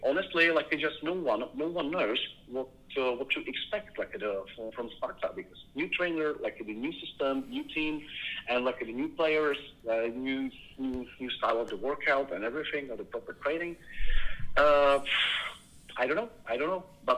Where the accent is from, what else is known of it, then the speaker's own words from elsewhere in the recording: Prague, Czechia; English is a second language; Hey, where are you from? I come from Prague. I don't say like just I'm Czech. I say I come from Prague.